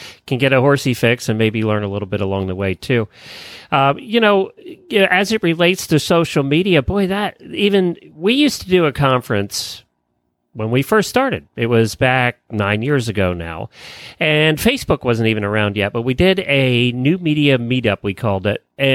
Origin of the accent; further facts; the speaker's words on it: Pennsylvania, United States; And I grew up in Amish country, Lancaster County. So, you know, we grew up with the Amish and Mennonites.